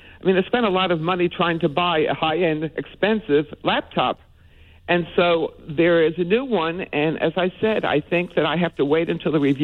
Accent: Manhattan, New York, United States; Really? And I'm from Manhattan originally.

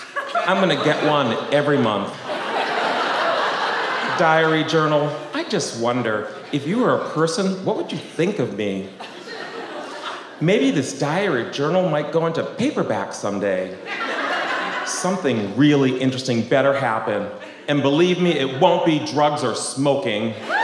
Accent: Boston, Massachusetts, United States; I grew up in Boston, in a town called West Roxbury. Middle-class Irish Catholic neighborhood. My family, on the other hand, we were that large, kind of rough around the edges, Italian family.

